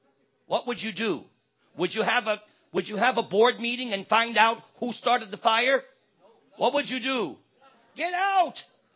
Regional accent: New York, United States; as we say in New York, I'm from New York

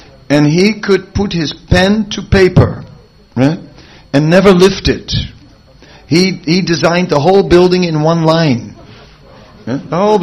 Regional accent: Netherlands; because I am from Holland

